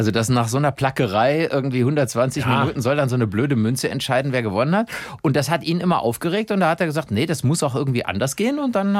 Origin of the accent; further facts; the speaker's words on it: Cologne, North Rhine-Westphalia, Germany; wenn ich jetzt zum Beispiel so in meiner Heimatstadt Köln mal unterwegs bin, spät abends